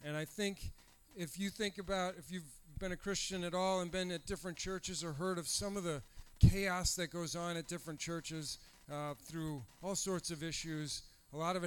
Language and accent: English; Wisconsin, United States; I'm from Wisconsin. I'd never heard of South County.